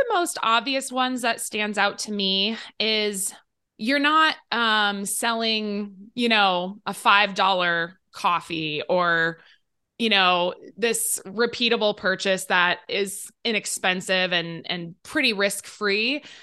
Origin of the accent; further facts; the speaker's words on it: Midwest, United States; I grew up in the Midwest, so I was just always surrounded by these blue collar, you know, tradesmen type people.